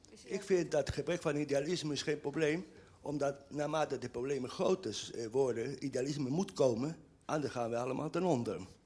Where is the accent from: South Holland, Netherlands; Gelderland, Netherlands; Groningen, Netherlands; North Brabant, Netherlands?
South Holland, Netherlands; The Hague; Ik kom uit Den Haag.